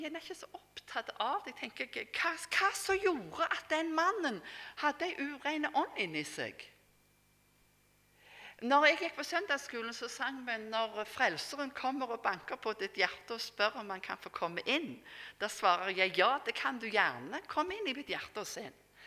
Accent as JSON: {"language": "Norwegian", "town": "Rennesøy", "region": "Rogaland", "country": "Norway", "tie": "born or raised there", "said": "Men jeg husker når jeg gikk på yngre, så det heter hjemme på Rennesøy"}